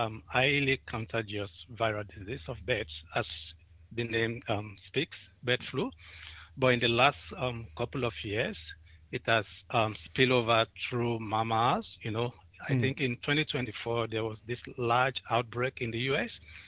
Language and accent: English; Nigeria; Yeah, I'm originally from Nigeria